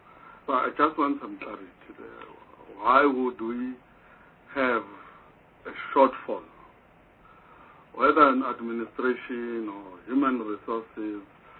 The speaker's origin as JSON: {"language": "English", "region": "KwaZulu-Natal", "country": "South Africa", "said": "I come from Zulu Natal, King Andrew"}